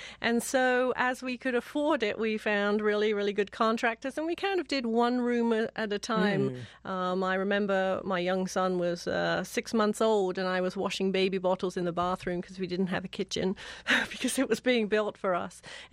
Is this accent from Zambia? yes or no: no; England, United Kingdom; now in United States; the fact that I have two homes, that I'm very at home in the United States and also very proud of being an English woman.